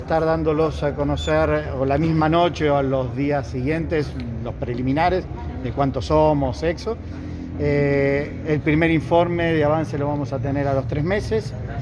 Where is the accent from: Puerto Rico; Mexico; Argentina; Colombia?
Argentina